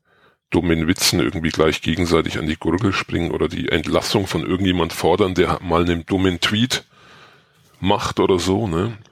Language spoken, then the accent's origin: German; Germany; wenn du natürlich als Türke in Deutschland aufwächst